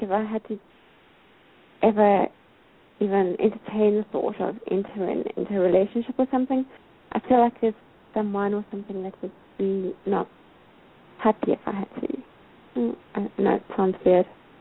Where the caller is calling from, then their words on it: South Africa; South Africa.